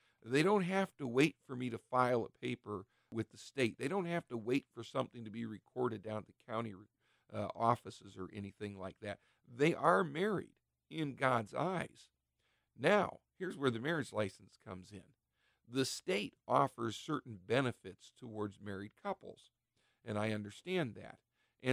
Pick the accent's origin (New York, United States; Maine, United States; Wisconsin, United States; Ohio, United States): Ohio, United States; But one of the reasons I'm a little doubtful here in my home state of Ohio